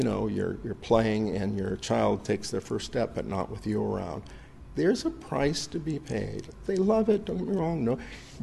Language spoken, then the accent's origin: English; Phoenix, Arizona, United States; born there; I went back to the state of Arizona. I was born in Phoenix, and after 4 years in Boston in the cold, I decided I need to get back to the desert